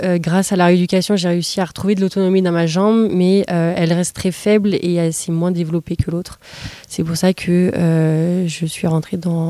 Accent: Pays de la Loire, France; now in Rennes, France; Je suis originaire de la Vendée et je m'entraîne au quotidien en Bretagne, plus précisément à Rennes.

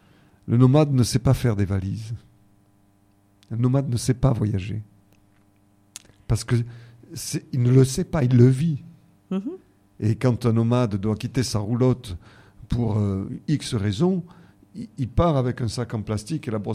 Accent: Marseille, Provence-Alpes-Côte d'Azur, France; Parce que je suis marseillais et très attaché à la ville où ce corps-là est né.

